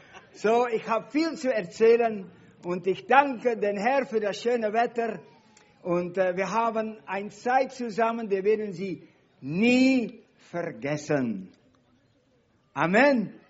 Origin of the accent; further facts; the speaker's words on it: Netherlands; Ich bin ein Holländer.